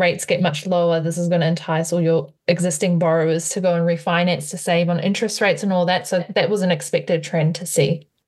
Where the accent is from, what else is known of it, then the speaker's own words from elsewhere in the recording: New Zealand; we're both Kiwis, right? So we come from New Zealand.